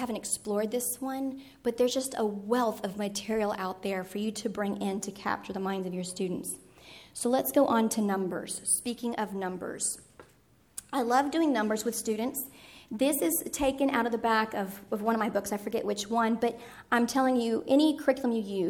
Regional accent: Texas, United States; because I'm in Texas, I'm a Texan, I'm a sixth generation Texan. My roots are deep in the limestone here, but I married a New Englander.

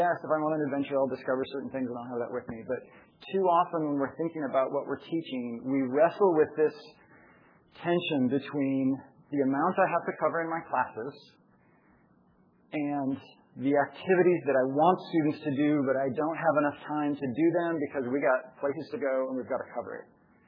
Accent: Oregon, United States; moved away; I love to drive. I'm from Oregon, and I'm driving from when I moved to Texas, getting my dog, putting him in the Jeep, and I was driving all the way across the country.

